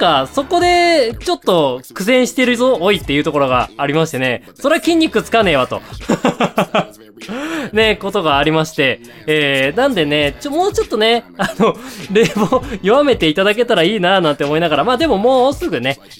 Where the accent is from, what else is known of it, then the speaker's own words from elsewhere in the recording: Hokkaido, Japan; 私がね、あの北海道出身なんですけど